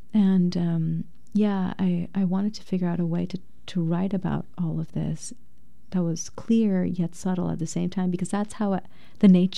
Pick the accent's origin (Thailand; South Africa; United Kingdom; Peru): Thailand; moved away as an adult; also born or lived in Bangladesh; now in United States; I was born in Bangladesh, then raised in Thailand, and then I moved to New York when I was 18